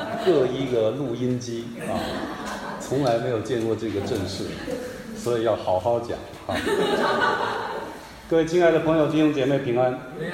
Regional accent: Hualien, Hualien County, Taiwan; 国民党老兵第二代在台湾生的啊，山东二代，我没有去过中国大陆，我在台湾生，我生于台湾的东部花莲那个地方

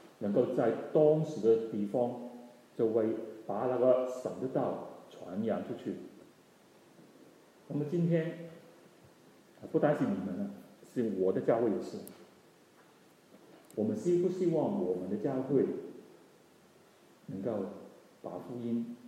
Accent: Hong Kong; 那个时候在香港长大的人很骄傲，看不起人，容易发脾气

